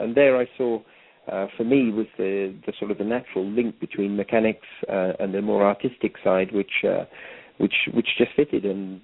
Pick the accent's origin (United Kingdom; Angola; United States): United Kingdom; England; I'm originally from England